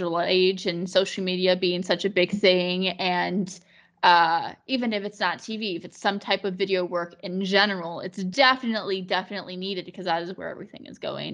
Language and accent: English; Las Vegas, Nevada, United States; Not just because I came from Vegas, right, where there's a liquor store on every street corner